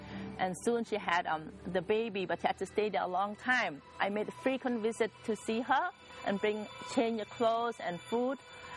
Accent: Cambodia; Growing up in Cambodia as a child, life was good. We had everything that we need. We lived in a middle-class family.

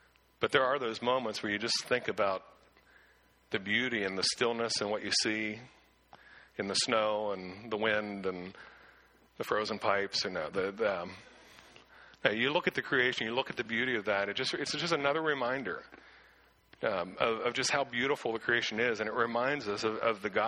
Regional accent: Clearfield, Pennsylvania, United States; Growing up in Clearfield, it's kind of like Warren, we were out in the woods hunting. Whitetail was important for any young man in Clearfield, just as a young man in Warren.

